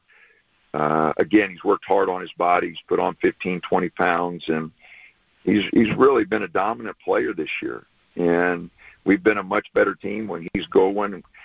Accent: Wilber, Nebraska, United States; coming from a small town, I was comfortable doing that. But, and I love my hometown.

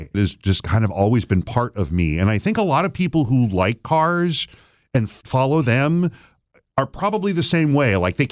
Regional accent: Flint, Michigan, United States; when you're a kid growing up in Flint, like everybody's got new cars every 2 or 3 years and everybody works in the industry

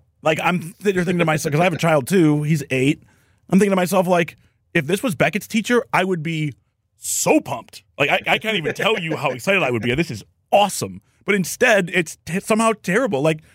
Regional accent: Detroit, Michigan, United States; we're going to Detroit, my hometown, where I sit right now.

